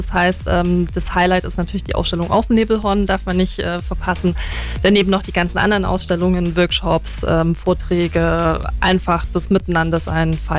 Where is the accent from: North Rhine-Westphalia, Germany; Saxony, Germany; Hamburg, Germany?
Saxony, Germany; also born or lived in Munich; now in Allgäu, Germany; Groß geworden tatsächlich im Erzgebirge, war jetzt aber lange Jahre davor in München und jetzt eben im Allgäu.